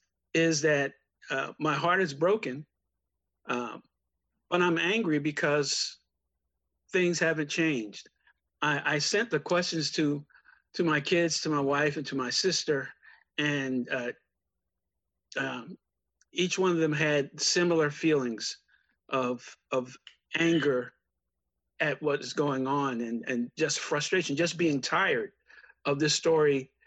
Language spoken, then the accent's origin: English; New York City, New York, United States; but my own personal experience growing up in New York City, I ran into a lot of incidents of racism against me.